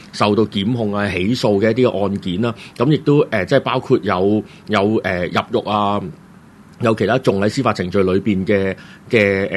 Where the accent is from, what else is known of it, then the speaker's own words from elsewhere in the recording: Hong Kong; 自己作為香港人咁樣睇咧